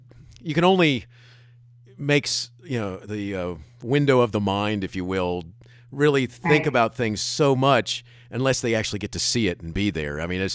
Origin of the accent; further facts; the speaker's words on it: Daytona Beach, Florida, United States; I grew up in Daytona Beach.